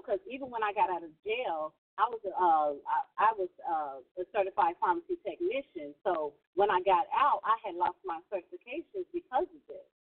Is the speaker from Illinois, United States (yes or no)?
yes; Harvey, Illinois, United States; born and raised in Harvey, Illinois. I was raised in poverty.